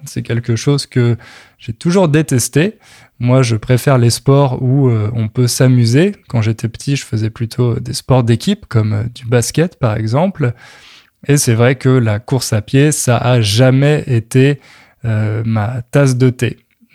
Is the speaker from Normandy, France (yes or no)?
no; Châteauroux, Centre-Val de Loire, France; born there; que j'allais rester là où on s'est installé, à Châteauroux, dans ma ville natale, seulement quelques mois